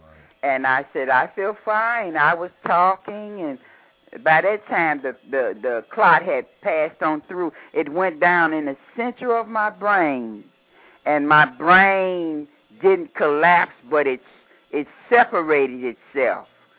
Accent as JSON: {"language": "English", "town": "St. Louis", "region": "Missouri", "country": "United States", "also_born_or_lived": "Germany", "said": "Well, I've been to Germany for 15 years. I speak German. I sing for the soldiers. I'm from St. Louis."}